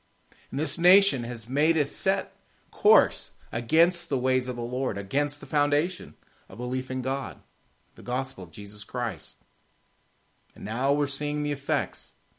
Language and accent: English; California, United States; born there; I'm 54 years old. I was born in California, in the United States.